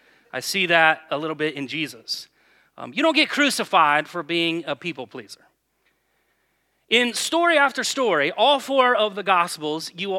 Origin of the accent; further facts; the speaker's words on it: Indiana, United States; And since we're from Indiana, we'll change it a little bit.